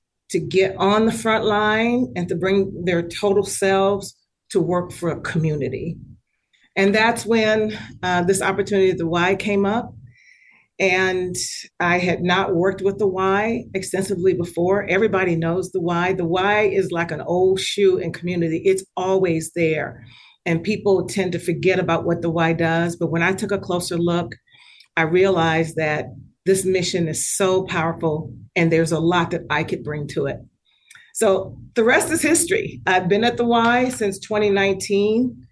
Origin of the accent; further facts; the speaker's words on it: the South, United States; So I've experienced a lot growing up in the South.